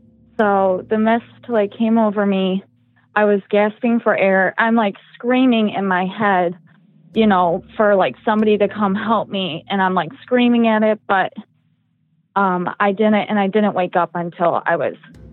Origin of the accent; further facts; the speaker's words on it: Midwest, United States; But I am from the Midwest.